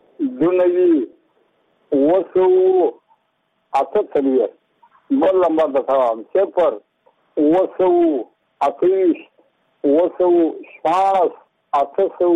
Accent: Muqur, Badghis, Afghanistan; زه بخپل د بادغیس ولایت یم د مقر د ولسوالۍ یم د همدوې د کلي یم.

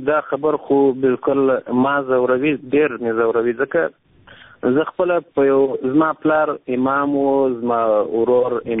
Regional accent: Afghanistan; زه یو افغان یم

